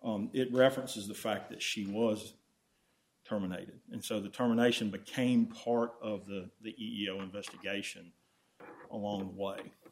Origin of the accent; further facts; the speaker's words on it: Fairhope, Alabama, United States; I'm an attorney from Fairhope, Alabama.